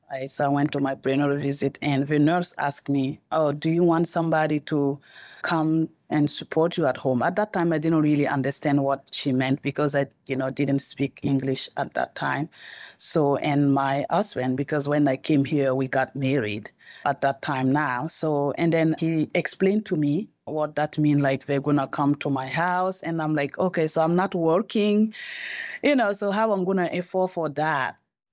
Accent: Burkina Faso; now in Harrisburg, United States; I'm from Burkina Faso, West Africa.

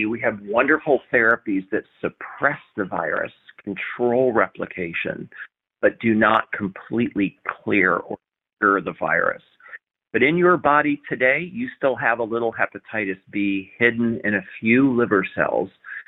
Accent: Kansas, United States; I am an optimist. I'm from Kansas.

